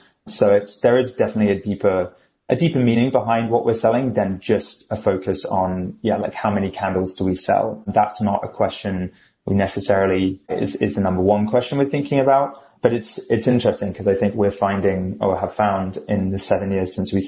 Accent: United Kingdom; now in United States; I'm actually based in the US, but yes, I am British by accent and origination.

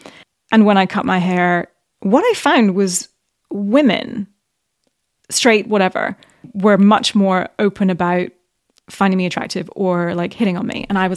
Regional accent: Bahrain; also born or lived in Qatar / Dubai, United Arab Emirates / Saudi Arabia; So I grew up in the Middle East, actually. Yeah.

